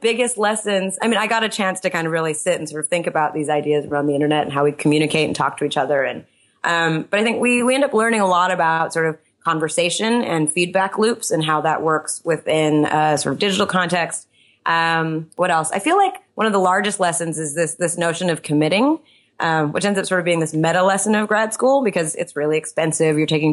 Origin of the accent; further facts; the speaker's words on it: United States; I am an American. Yes.